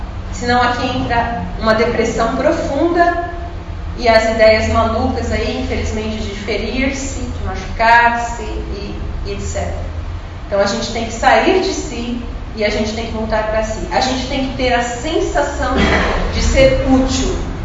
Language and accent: Portuguese; Mogi das Cruzes, São Paulo, Brazil; eu sou de Mogi